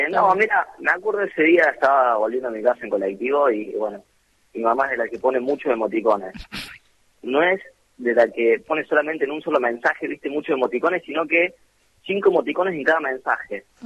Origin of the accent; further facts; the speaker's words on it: Córdoba, Argentina; born there; now in Buenos Aires, Argentina; Córdoba, sí, nací en Córdoba y estoy viviendo actualmente en Buenos Aires, en capital.